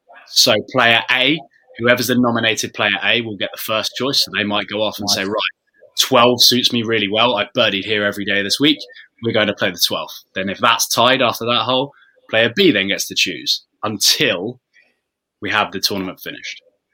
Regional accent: England, United Kingdom; As much as we all hate penalties because we're English and we're always pretty shite at them

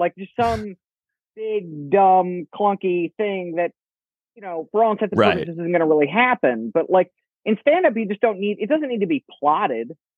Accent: Akron, Ohio, United States; I was in my senior year of high school, and I lived in Akron. I grew up in Akron, and one day, I was in my high school.

